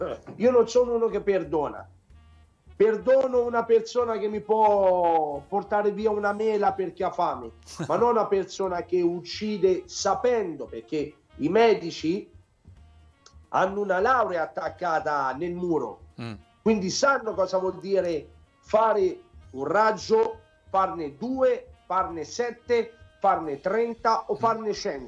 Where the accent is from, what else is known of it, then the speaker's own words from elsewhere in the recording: Tuscany, Italy; da buon toscano, potrei dire anche